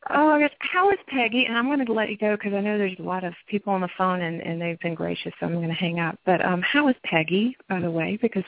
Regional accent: the South, United States; accent: Southern; And then y'all come in, and there's my Southern accent there.

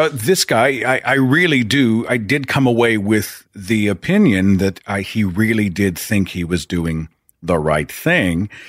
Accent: Oklahoma, United States; He was a representative here in in the state of Oklahoma, my home state.

